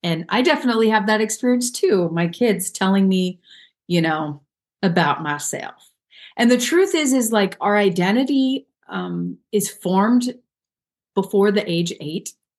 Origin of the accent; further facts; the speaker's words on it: San Diego, California, United States; now in Arizona, United States; I'm from San Diego. I moved to Arizona 3 years ago, almost exactly. Had to get out of California, girl.